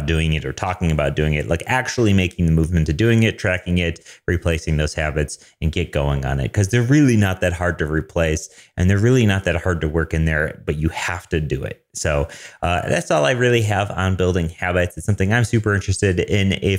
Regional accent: Michigan, United States; I'm not calling it soda. I'm from Michigan here. We call it pop.

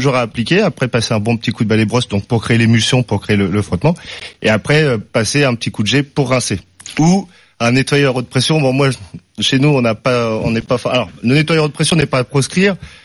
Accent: Normandy, France; Je suis normand aussi.

